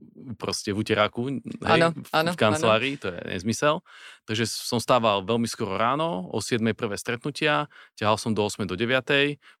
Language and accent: Slovak; Dolný Kubín, Žilina Region, Slovakia; ja pochádzam z Dolného Kubina